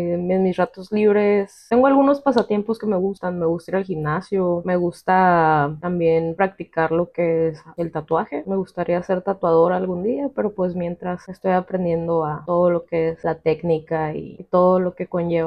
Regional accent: Ciudad Obregón, Sonora, Mexico; now in Tijuana, Mexico; Se llama Ciudad Obregón. Es municipio de Cajeme.

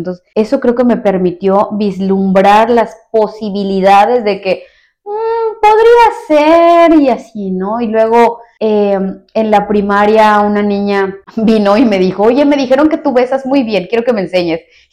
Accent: Tacámbaro, Michoacán, Mexico; also born or lived in Morelia; Nací en la ciudad de Morelia, Michoacán. No crecí en Morelia, solo iba de vacaciones de repente cuando estaba chica, pero toda mi infancia fue en Tacámbaro, Michoacán.

